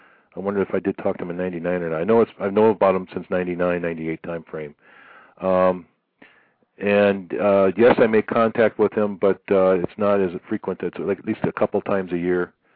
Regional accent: Midwest, United States; When I was growing up in the Midwest, my dad would often barbecue out in the grill

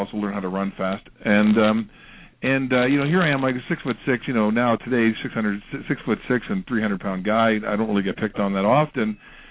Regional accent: Manitoba, Canada; in our community where I grew up in Manitoba, Canada here.

